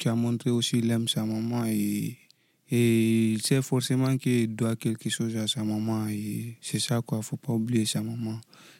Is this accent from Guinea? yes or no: yes; Guinea; parce que je ne suis pas né ici. Je viens de la Guinée aussi, vous voyez.